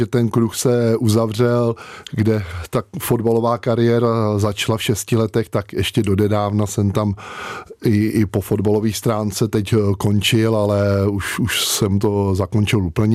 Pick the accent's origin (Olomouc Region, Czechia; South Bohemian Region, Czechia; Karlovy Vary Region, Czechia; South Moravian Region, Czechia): South Bohemian Region, Czechia; Smetanova Lhota; also born or lived in Prague; jsem rodilý Pražák, ale když mi bylo 6 let, tak jsme se tam odstěhovali a od mých 4 let jsme tam měli chalupu a jezdili jsme tam na víkendy